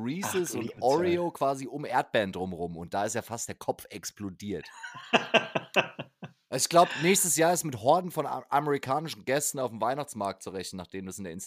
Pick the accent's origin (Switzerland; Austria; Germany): Germany; Frankfurt, Hesse; Und da ist natürlich als Frankfurter ganz klar